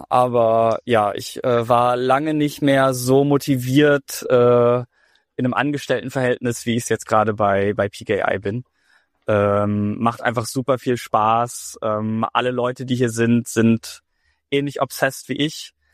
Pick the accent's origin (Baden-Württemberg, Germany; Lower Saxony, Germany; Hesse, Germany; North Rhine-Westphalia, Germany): Lower Saxony, Germany; Lüneburg; also Lüneburg ist meine Heimatstadt